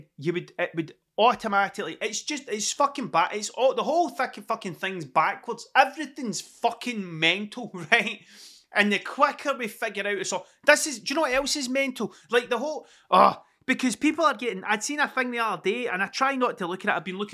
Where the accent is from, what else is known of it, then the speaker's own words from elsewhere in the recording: Scotland, United Kingdom; accent: working class Scottish; because of my accent, because it's too working class Scottish to be taken seriously